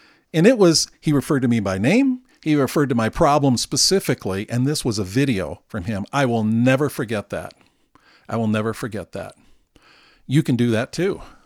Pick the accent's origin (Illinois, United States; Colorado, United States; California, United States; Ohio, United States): Colorado, United States; Colorado Springs; I'm from Colorado Springs, Colorado, have lived here about 15 years, and I'm ready.